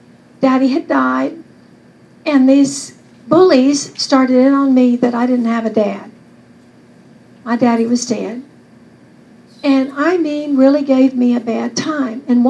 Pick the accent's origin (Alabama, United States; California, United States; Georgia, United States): Georgia, United States; Eastman; She was from Dublin, and I'm from Eastman, which is about 30 miles apart.